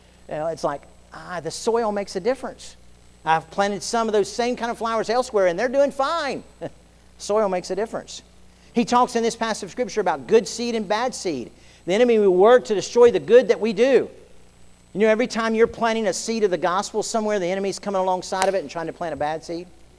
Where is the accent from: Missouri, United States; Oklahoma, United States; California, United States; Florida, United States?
Florida, United States; I grew up in South Florida.